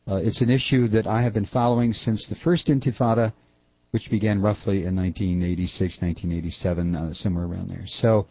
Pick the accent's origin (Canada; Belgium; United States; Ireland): United States; And again, this is something that I have been dealing with for 20 years. As an American, very remotely.